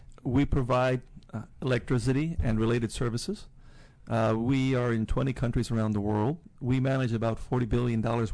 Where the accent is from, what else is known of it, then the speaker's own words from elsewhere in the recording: Venezuela; now in United States; I was born and raised in Venezuela, but I studied here in the States. I have a doctorate from UVA.